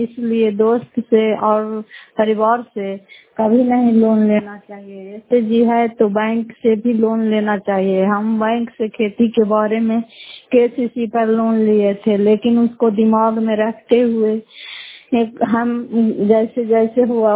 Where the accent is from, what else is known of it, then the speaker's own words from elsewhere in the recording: Fatehpur, Bihar, India; घर फतेहपुर, पंचायत मकरौता, जिला नालंदा, कराचकरा ब्लॉक की निवासी हूँ।